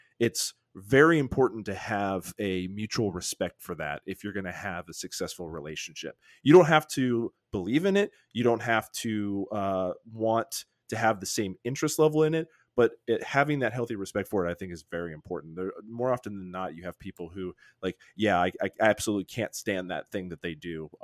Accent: Texas, United States; so we grew up in Texas and she's born Texas, so a little bit of her Texas accent came out.

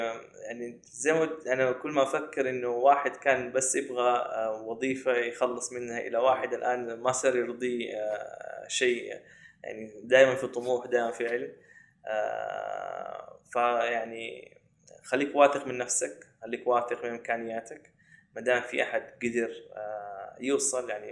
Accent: Saudi Arabia; بس أنا مؤمن جدا إنه يعني لازم كسعوديين قادرين

